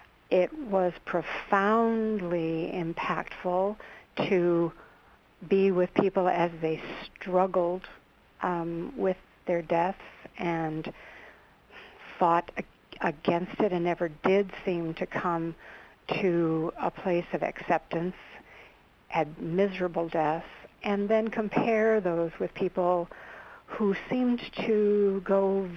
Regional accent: Illinois, United States; I grew up in Illinois, and I was a candy striper at St. Joseph's Hospital in Joliet, Illinois.

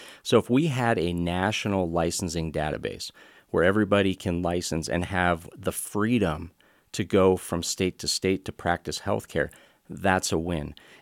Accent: Montana, United States; I was born and raised on the High Line, farmer, rancher background, University of Montana graduate, where I graduated from the School of Pharmacy right here in Montana

